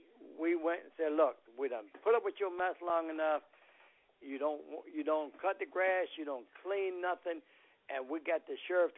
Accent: Petersburg, Virginia, United States; because I was born and raised in there in Petersburg years ago.

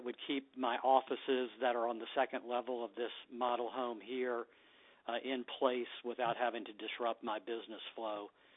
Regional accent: Waynesboro, Virginia, United States; also born or lived in Richmond; I love it here. I grew up in Waynesboro. I've been working at the resort when it first opened when I was 17, and knew that I wanted to come back to this area to retire. I spent 24 years in Richmond in business

